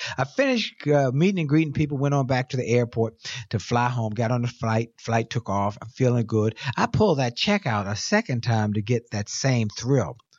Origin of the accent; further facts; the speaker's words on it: Philadelphia, Pennsylvania, United States; All right, I grew up in West Philly, by the way.